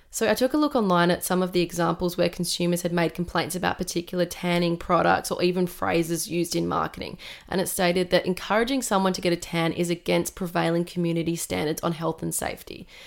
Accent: Australia; growing up in Australia

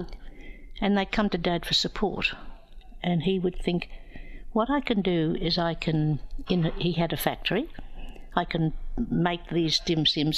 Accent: Australia; I was at school playing basketball and being an Aussie kid.

